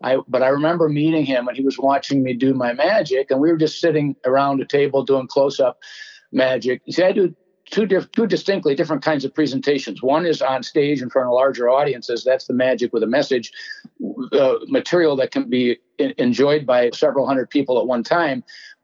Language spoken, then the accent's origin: English; St. Paul, Minnesota, United States; I said, I come from Minnesota, St. Paul.